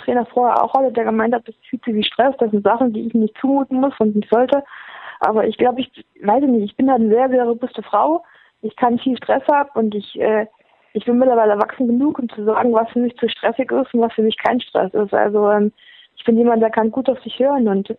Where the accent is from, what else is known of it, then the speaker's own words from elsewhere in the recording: Thuringia, Germany; dass die Leute da sind und mitfiebern und einen noch als Thüringer Athletin sehen